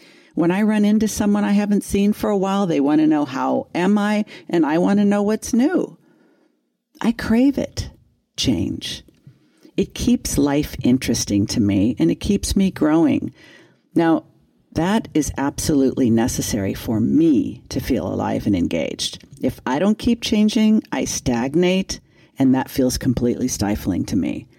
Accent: Los Angeles, California, United States; After all, I was born in Los Angeles, and even though I have lived in a number of different areas, LA had always been home.

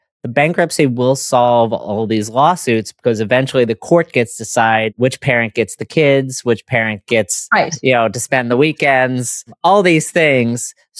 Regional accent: New Orleans, Louisiana, United States; I mean, I grew up in New Orleans and Saks was the anchor of one of the biggest malls downtown.

